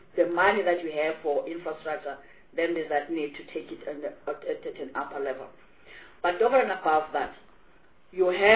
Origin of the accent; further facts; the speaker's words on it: Gauteng, South Africa; There's a small place. Where I'm coming from Gauteng. And people would think that it's gold everywhere.